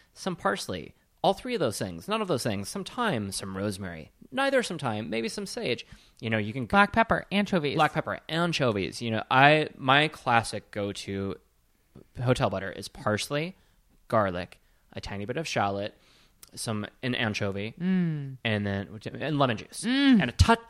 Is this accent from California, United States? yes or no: no; Wisconsin, United States; I'm from Wisconsin.